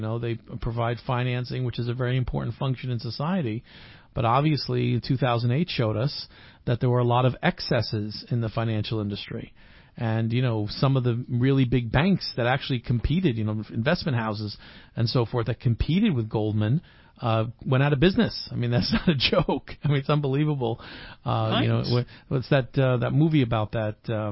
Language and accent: English; Calabasas, California, United States; one of the big companies that was based actually in my hometown, Calabasas, Countrywide Mortgages, literally went bankrupt.